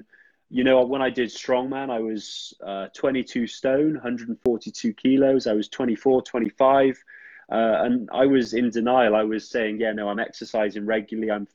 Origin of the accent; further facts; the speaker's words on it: Wales, United Kingdom; And then, you know, growing up in Wales, rugby is unavoidable.